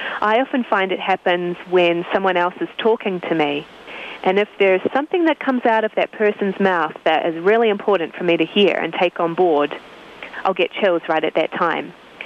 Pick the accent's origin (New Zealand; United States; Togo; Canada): New Zealand; I grew up in New Zealand. And when I was 12 years old, my mother became fascinated with spiritual things.